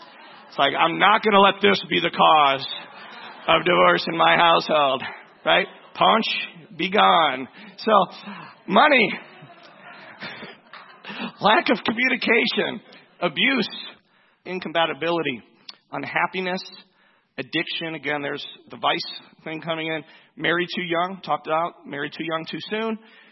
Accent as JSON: {"language": "English", "town": "Chicago", "region": "Illinois", "country": "United States", "said": "I pulled this out because I'm from Chicago."}